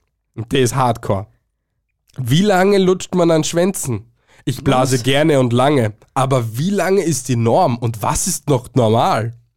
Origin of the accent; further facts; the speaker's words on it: Austria; Es gibt ein paar Semmel und ein paar Brotdinger da bei uns in Österreich.